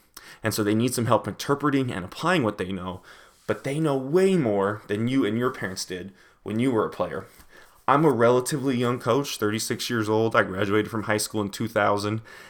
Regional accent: Longmont, Colorado, United States; now in Lincoln, United States; but I know back home where I grew up in Longmont, Colorado, certain schools are magnet schools

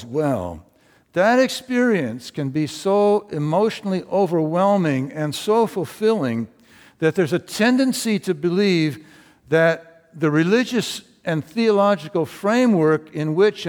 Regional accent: Lynden, Washington, United States; This was in my hometown of Linden, Washington.

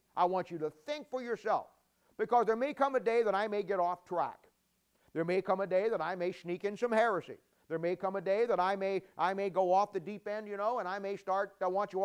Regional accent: Ohio, United States; We're from Ohio, see, so I'm somewhat of an Ohio State fan.

